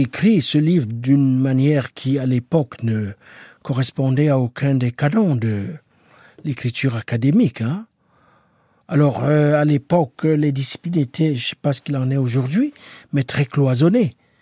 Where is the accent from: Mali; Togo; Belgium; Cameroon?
Cameroon; moved away; Moi, j'ai grandi au Cameroun à l'époque où on prenait au sérieux l'idée de construire son propre pays.